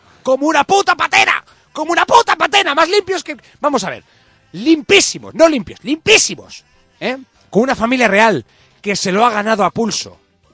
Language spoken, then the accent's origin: Spanish; Spain; No, por eso somos españoles, joder. Lo llevamos en la sangre.